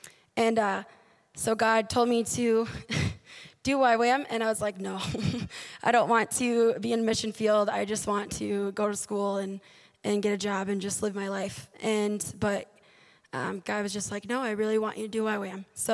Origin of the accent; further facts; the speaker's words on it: Illinois, United States; I'm from Illinois. Nothing too special